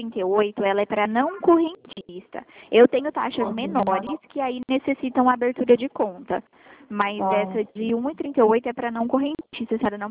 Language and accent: Portuguese; Dourados, Mato Grosso do Sul, Brazil; Tá, eu sou aqui de Dourado, tá?